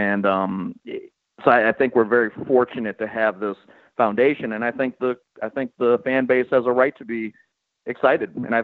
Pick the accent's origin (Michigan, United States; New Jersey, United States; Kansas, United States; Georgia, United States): Michigan, United States; Detroit; growing up in Detroit, Michigan, I saw it when they drafted Isaiah Thomas.